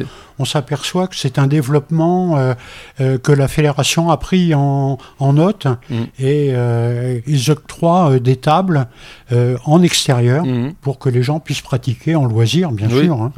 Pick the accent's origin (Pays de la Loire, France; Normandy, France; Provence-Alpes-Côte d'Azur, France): Pays de la Loire, France; Angers; Je suis originaire du Maine-et-Loire et de la ville d'Angers.